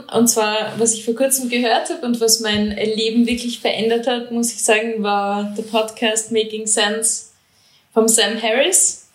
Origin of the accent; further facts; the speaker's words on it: Austria; now in Zug, Switzerland; Ich bin ursprünglich aus Österreich, wie ich schwer verheimlichen kann. Ich bin seit 7 Jahren in der Schweiz, lebe derzeit in Zug